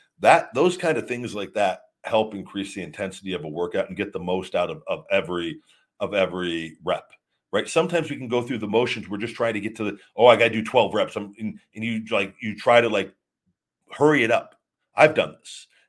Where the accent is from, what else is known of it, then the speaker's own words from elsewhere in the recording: College Station, Texas, United States; I'm from College Station, Texas.